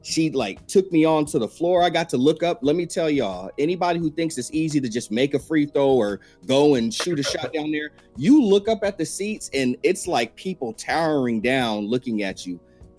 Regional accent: Monterey, California, United States; now in Sacramento, United States; as someone who I'm from Monterey, but came to Sacramento, and my team was the Warriors

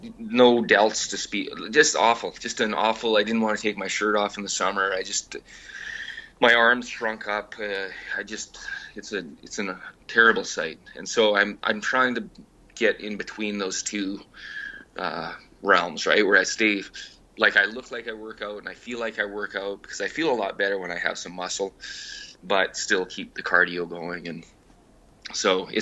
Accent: Canada; I'm Canadian

